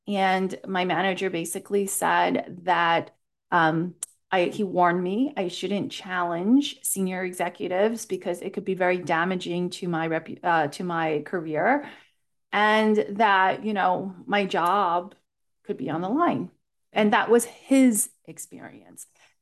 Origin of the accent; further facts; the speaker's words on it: United States; because I am Asian American female.